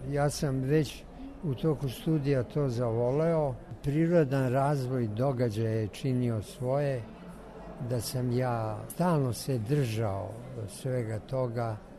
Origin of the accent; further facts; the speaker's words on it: Belgrade, Serbia; Ja sam rođen u Beogradu, porastao ovde, kršten ovde, učio školu, ceo radni vek proveo ovde, tako da se prijatno osjećam.